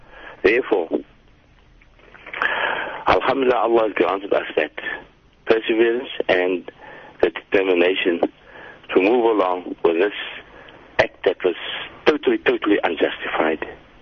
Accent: Constantia, Western Cape, South Africa; born there; I was born in Constantia in 1945.

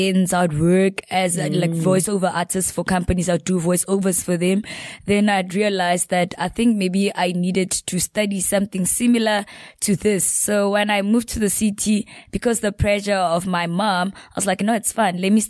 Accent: Kimberley, Northern Cape, South Africa; also born or lived in Mafikeng; I was born in Kimberley, in the Northern Cape.

